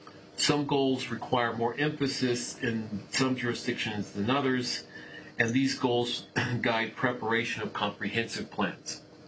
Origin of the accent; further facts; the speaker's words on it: Kansas, United States; also born or lived in Boston; I grew up in Kansas. I went to grad school in Boston